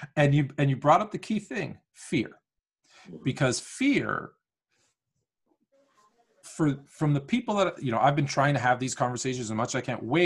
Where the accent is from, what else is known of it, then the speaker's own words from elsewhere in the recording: Toronto, Ontario, Canada; also born or lived in West Virginia / Arizona / California / Colorado; I grew up here in Toronto, but I went to university in West Virginia.